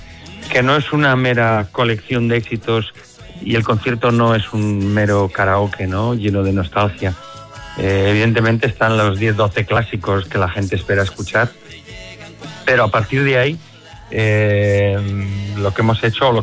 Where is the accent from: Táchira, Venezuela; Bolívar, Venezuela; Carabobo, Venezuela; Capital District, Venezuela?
Capital District, Venezuela; Caracas; born there; also born or lived in San Sebastián; nací en Caracas, Venezuela, y poco más, ¿no? No tengo raíces allí